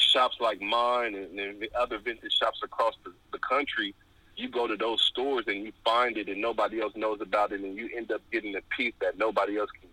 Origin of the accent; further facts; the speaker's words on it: California, United States; Like, growing up in California, the climate there was always individuality